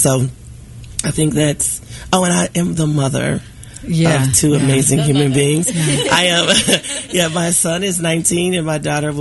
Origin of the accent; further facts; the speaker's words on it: Kansas City, Missouri, United States; I'm from Kansas City, Missouri.